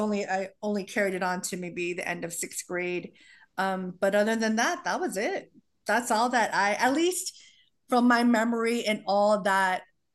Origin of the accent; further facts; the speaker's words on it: San Diego, California, United States; also born or lived in Kalinga, Philippines; I was born in Kalinga, but came over when I was barely even 2 years old. And the first neighborhood that we actually lived in San Diego was in Barrio Logan. Mm. So grew up in Barrio Logan.